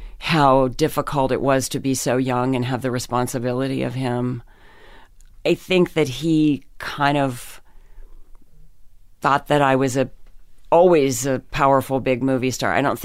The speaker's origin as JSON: {"language": "English", "region": "Pennsylvania", "country": "United States", "accent": "mid-Atlantic", "said": "It's because when you're from Pennsylvania, you're right up West Virginia, you know, you've got, you're like a little Mason-Dixon."}